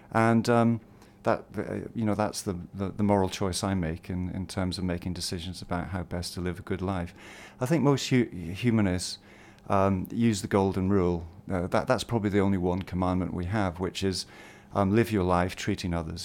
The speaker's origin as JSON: {"language": "English", "region": "Northern Ireland", "country": "United Kingdom", "tie": "born or raised there", "said": "I grew up a Catholic in Northern Ireland, and I probably realised I was an atheist quite young, at about 12 or 13"}